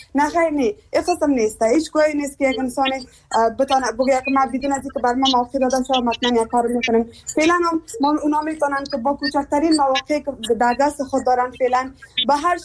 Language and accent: Persian; Afghanistan; همه ما یک افغان هستیم، از یک افغانستان هستیم